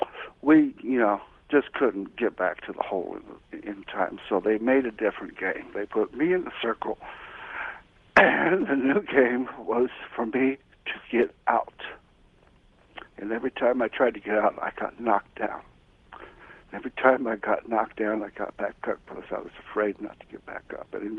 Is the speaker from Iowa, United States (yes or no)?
yes; Cedar Rapids, Iowa, United States; I'm from Cedar Rapids.